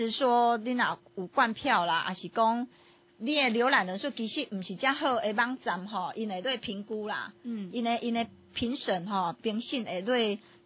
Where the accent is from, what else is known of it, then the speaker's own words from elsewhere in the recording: Taiwan; 但是咱台湾蛮骄傲的是讲我们台湾人吼